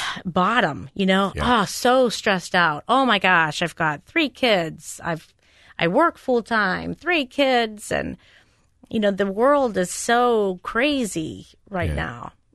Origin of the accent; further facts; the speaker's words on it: Warren, Ohio, United States; I'm from Warren, uh-huh.